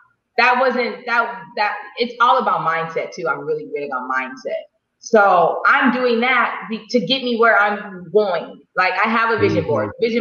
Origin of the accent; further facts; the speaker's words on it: Jamaica; I mean, look, I'm Jamaican. We have about 10 jobs.